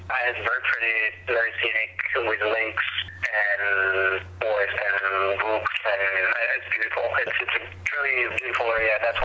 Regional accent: Paris, Île-de-France, France; I mean, I grew up in Paris, so I'm not familiar with, like, really harsh

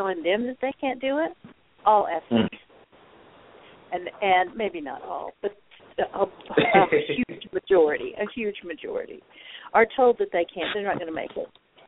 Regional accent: Tulsa, Oklahoma, United States; moved away as an adult; Okay, I was born in Tulsa, Oklahoma. Raised in Oki until I was about 30, moved to Texas in 78, and spent about 35 years there.

